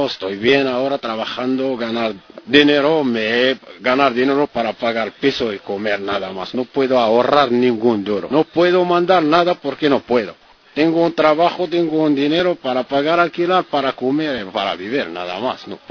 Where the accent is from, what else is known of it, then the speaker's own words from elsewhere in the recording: Morocco; Spanish is a second language; now in Spain; Cuando estoy más hablando con la gente que tiene un piso alquilado, ¿de dónde eres? Estoy de Marruecos.